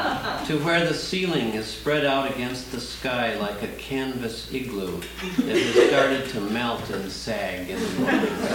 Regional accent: Northfield, Minnesota, United States; from Northfield, Minnesota.

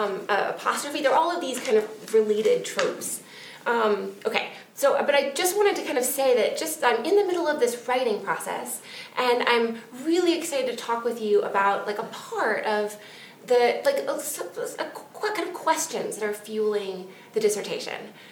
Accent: Seattle, Washington, United States; now in Princeton, United States; I'm living right now in New Jersey, in Princeton, but I grew up in Seattle.

